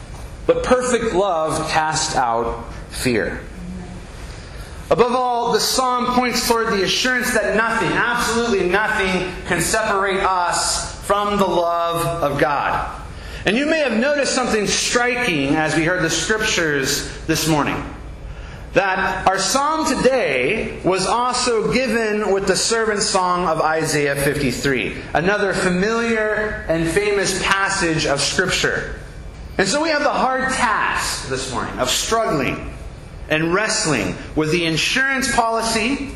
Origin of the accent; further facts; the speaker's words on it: Scotland, United Kingdom; After all, I'm Scottish, and I love a good fight. The Irish have nothing on us.